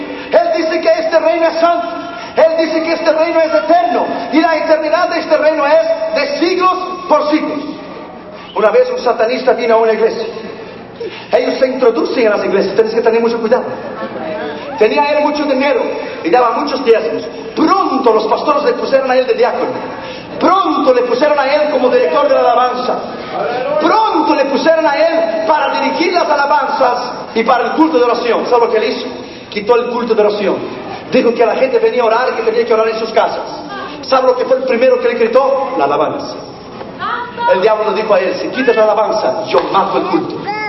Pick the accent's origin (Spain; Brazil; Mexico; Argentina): Brazil; born there; Spanish is a second language; Mi madre es italiana judía, yo nací en Brasil, pero estudié Yeshiva, Torah, los cinco libros de Moisés, el original hebreo en Israel.